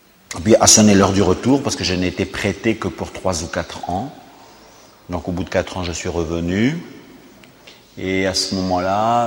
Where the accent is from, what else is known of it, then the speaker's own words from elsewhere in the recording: Morocco; born there; Je suis né au Maroc il y a 54 ans, d'une famille nombreuse.